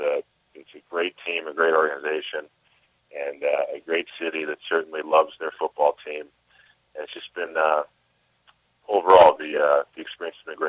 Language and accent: English; St. Paul, Minnesota, United States; I grew up in St. Paul, Minnesota, and was lucky enough to be raised by two parents who were Catholics.